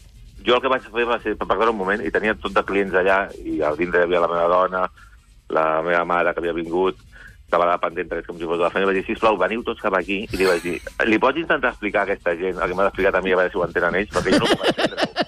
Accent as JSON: {"language": "Catalan", "town": "Sant Boi de Llobregat", "region": "Catalonia", "country": "Spain", "said": "Sí, de Sant Boi tenim la terra."}